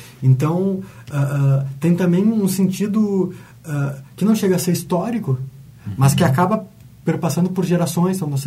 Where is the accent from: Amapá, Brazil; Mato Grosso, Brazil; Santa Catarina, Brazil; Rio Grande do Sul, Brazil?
Rio Grande do Sul, Brazil; Porto Alegre; eu pelo menos sou porto-alegrense